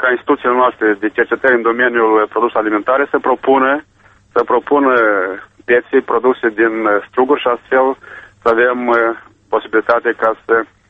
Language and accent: Romanian; Moldova; să avem posibilitatea să câștigăm banii la noi acasă, în Republica Moldova